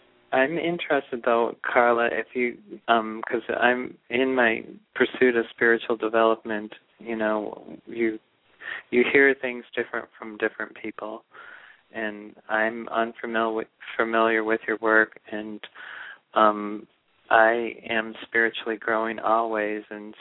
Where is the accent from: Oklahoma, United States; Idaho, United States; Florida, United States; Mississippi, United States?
Florida, United States; Orlando; I'm from Orlando, Florida.